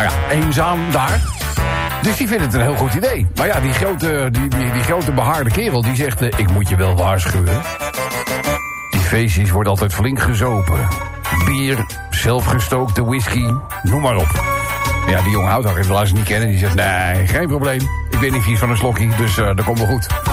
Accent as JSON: {"language": "Dutch", "country": "Netherlands", "said": "Als Nederlander voelt het natuurlijk onrechtvaardig."}